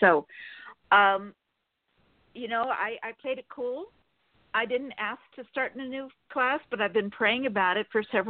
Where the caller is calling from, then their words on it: Sacramento, California, United States; from Sacramento, California.